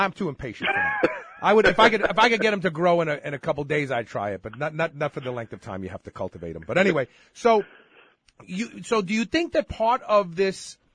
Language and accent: English; New York City, New York, United States; I grew up in Bed-Stuy, Brooklyn. So I grew up in what was considered one of these same underserved neighborhoods.